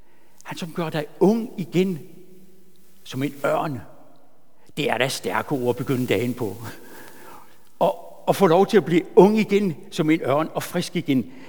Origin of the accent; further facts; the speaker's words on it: Kenya; first language Swahili; Danish is a second language; now in Denmark; Altså, Swahili er jo mit modersmål. Altså, det gik helt ind i hjertet. Jeg blev helt rørt af det. Vi har været missionær i Kenya